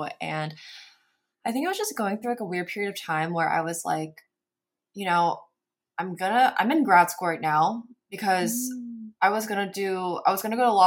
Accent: Tennessee, United States; now in Los Angeles, United States; I'm Korean American. I grew up in Tennessee, but I'm in LA.

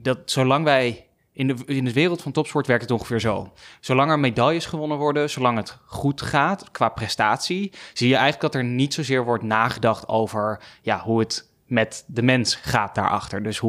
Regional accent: Amsterdam, North Holland, Netherlands; born there; Ik ben 26 jaar, geboren in Amsterdam. Woon ook in Amsterdam. Geboren in het westen van de stad. Ik woon nu in het oosten van de stad.

